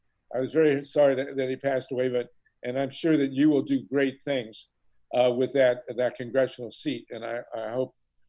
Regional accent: Columbus, Ohio, United States; I lived in Columbus, Ohio. I grew up in Columbus, Ohio. And then I came back after many, many years.

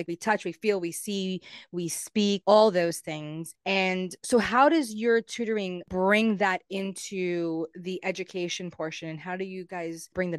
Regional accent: East Coast, United States; I'm from the East Coast and I know how beautiful fireflies are

